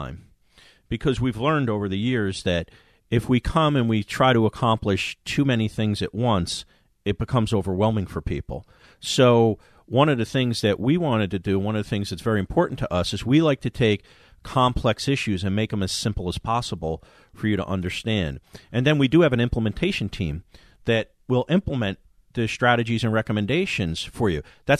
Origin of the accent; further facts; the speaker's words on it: Cranford, New Jersey, United States; … grew up in Clark, I grew up in Cranford